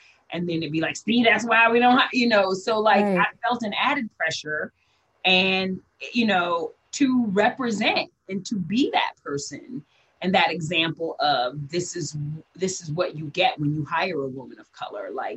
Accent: Midwest, United States; And like I said, I come from the Midwest. I'm from the country. You know, the KKK was in the next county over.

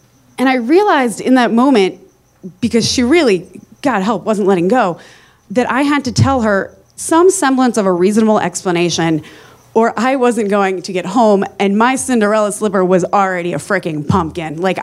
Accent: New Jersey, United States; I am from New Jersey. I know my way around a tan in a can.

